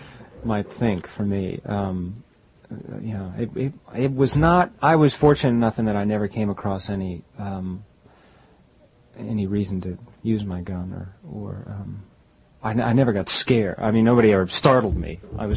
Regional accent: New York City, New York, United States; Well, no, I grew up in around New York City, mm-hmm. but my parents had the summer house.

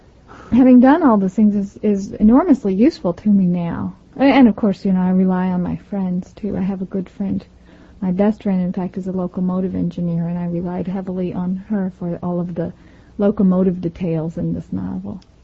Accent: Carlisle, Kentucky, United States; The eastern part of Kentucky, sort of wedged in between the bluegrass and the mountains. It was tobacco farming.

